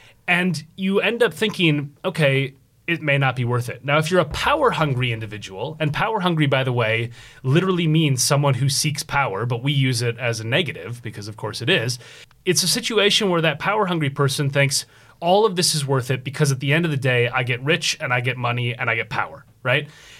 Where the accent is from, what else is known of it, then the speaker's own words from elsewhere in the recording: Minneapolis, Minnesota, United States; where in my hometown, George Floyd was murdered. I grew up in Minneapolis.